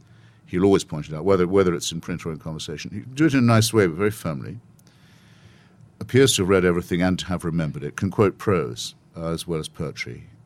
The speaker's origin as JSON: {"language": "English", "country": "United Kingdom", "moved": "yes", "lives_now": "United States", "said": "That's what I describe in my chapter about becoming an American is you can't shake being British, but you can, and you shouldn't want to, but you can transcend it."}